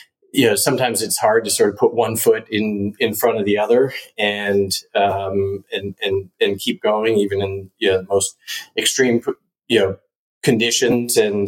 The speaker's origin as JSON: {"language": "English", "region": "Nairobi", "country": "Kenya", "tie": "born or raised there", "said": "and we grew up in Nairobi, Kenya."}